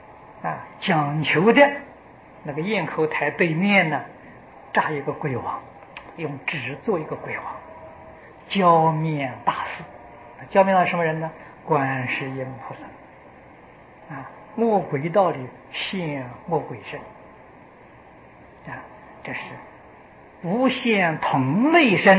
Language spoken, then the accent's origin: Chinese; Taiwan; 今天我们台湾人的生活比大陆同胞生活过得好的太多太多啊！